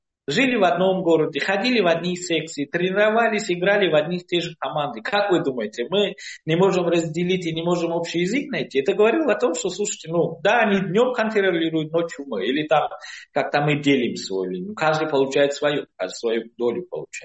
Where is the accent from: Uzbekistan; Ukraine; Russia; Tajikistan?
Tajikistan; я из Таджикистана